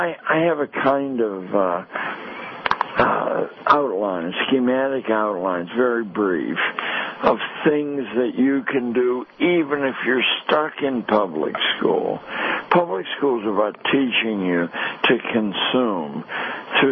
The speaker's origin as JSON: {"language": "English", "town": "Pittsburgh", "region": "Pennsylvania", "country": "United States", "said": "I'm from Pittsburgh, and our last Super Bowl in Detroit was a pleasure."}